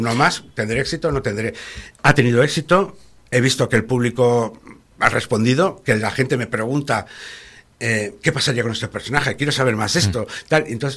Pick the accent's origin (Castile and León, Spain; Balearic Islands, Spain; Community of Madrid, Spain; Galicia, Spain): Castile and León, Spain; León; born there; yo nací en León porque casualmente, en aquella época, mi madre sacó unas cátedras y eligió León.